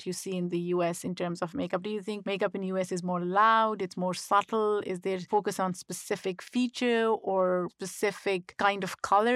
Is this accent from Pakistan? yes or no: yes; Pakistan; growing up in Pakistan